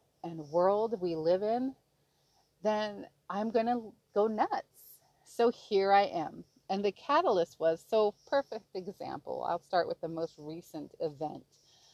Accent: Klawock, Alaska, United States; he's from Heidelberg, I'm from Klawock, and this was our life plan.

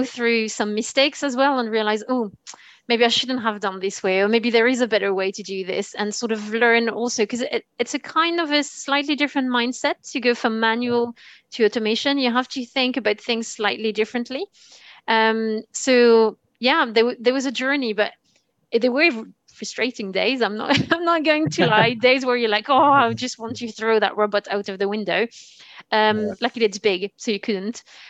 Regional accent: France; accent: French; English is a second language; So this is what I did my PhD in France. You can probably hear it from my accent. I am French. So I did my PhD there and then did a postdoc in Germany also about yeast genetics.

